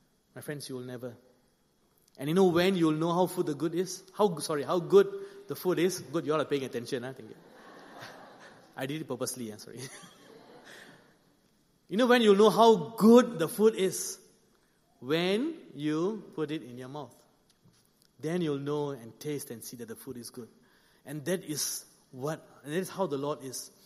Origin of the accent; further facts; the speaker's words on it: India; If you ask me, because I'm Indian, you ask me, like, where's the best Indian restaurant, right?